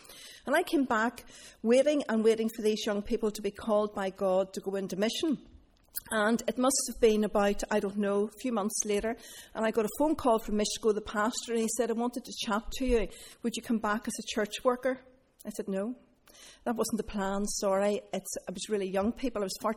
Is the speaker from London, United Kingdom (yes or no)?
no; Donaghadee, Northern Ireland, United Kingdom; I come from Donaghadee originally, and I don't know about you, but maybe we're just like this in Donaghadee, but we tend to be a wee bit nosy